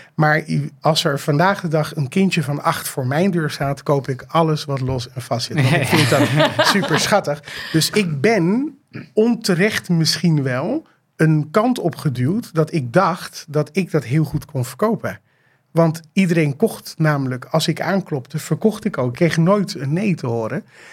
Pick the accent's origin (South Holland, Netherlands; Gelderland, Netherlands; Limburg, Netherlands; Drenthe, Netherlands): South Holland, Netherlands; The Hague; now in Zandvoort, Netherlands; En ik ben opgegroeid in Den Haag. Ik woon nu in mooie Zaanzee, maar ik kom uit de Haagse Schilderswijk.